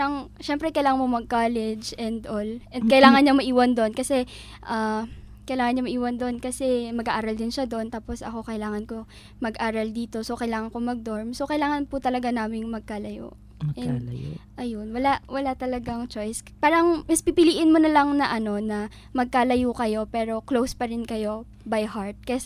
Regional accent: Calabarzon, Philippines; Taga Cavite po ako originally.

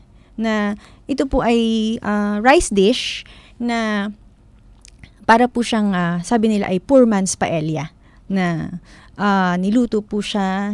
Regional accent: Central Luzon, Philippines; Pero ako po ay taga Bulacan. Nakakakita po ako doon ng mga naghahanda ng mga suman.

